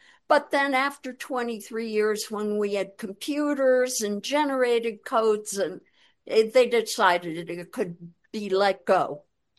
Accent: East Coast, United States; Yeah, well, it's a real adjustment for me because I grew up on the East Coast

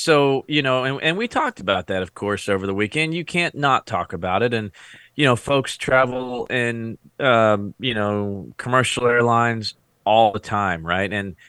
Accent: United States; there's no greater feeling of being an American for me than being at an air show

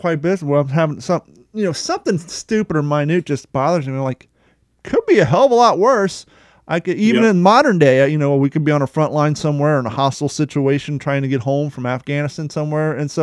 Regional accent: Ohio, United States; also born or lived in Kentucky; Now, I'm in Florida. I deal with hurricanes. I grew up in Ohio and Kentucky.

